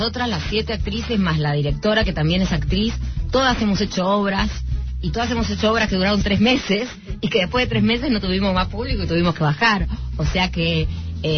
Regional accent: Buenos Aires, Argentina; yo soy de Mataderos. Hace muchos años que no vengo. Me fui del barrio

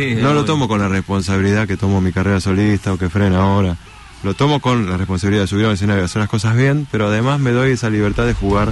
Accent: Argentina; soy argentino, estoy allá, estamos cayéndonos

